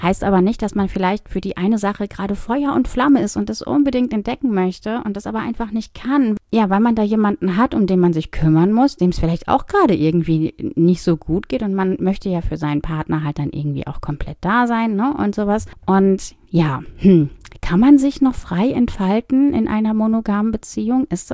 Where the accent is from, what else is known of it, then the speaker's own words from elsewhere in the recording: North Rhine-Westphalia, Germany; Ich komme ja aus dem Ruhrgebiet